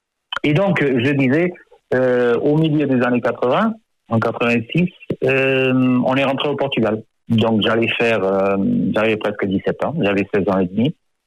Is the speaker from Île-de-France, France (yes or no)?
no; Bordeaux, Nouvelle-Aquitaine, France; Ils se sont mariés à Bordeaux et je suis né à Bordeaux. Donc j'ai grandi avec cette double culture, la France où on vivait bien sûr, le berceau. Et puis le Portugal